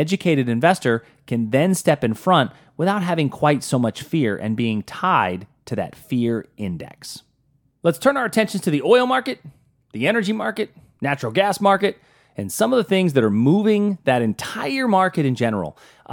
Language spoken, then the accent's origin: English; Pittsburgh, Pennsylvania, United States; I'm from Pittsburgh, and the way that we say it the right way is